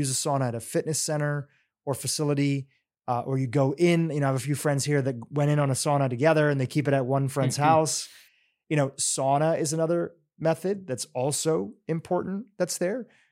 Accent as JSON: {"language": "English", "country": "Kenya", "tie": "born there", "said": "I was born in Kenya, but my family mostly grew up in the States."}